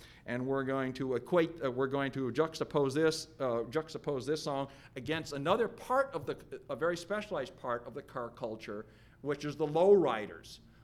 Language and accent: English; Cleveland, Ohio, United States; Well, I'm from Cleveland. I'm from Cleveland.